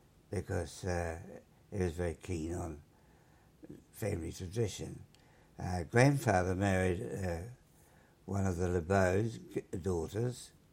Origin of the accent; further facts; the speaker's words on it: Christchurch, Canterbury, New Zealand; born there; So I was born in Christchurch. My mother made the trip by coach.